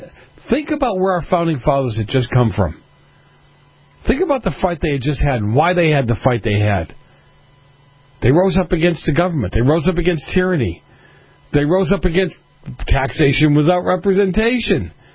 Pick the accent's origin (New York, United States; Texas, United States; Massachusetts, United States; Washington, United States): Massachusetts, United States; Boston; And where I grew up in Boston, it was kind of the same look.